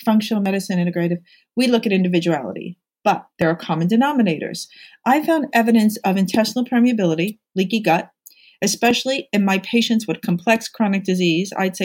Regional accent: New York, United States; I'm a New Yorker. I'm kind of like a practical gal.

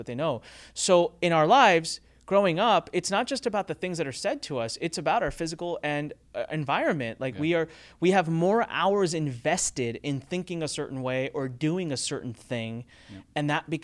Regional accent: United States; I'm brown. I'm Indian. Like, this English is not my thing. Yeah. But I'm born and brought up in America. I've been in America my whole life

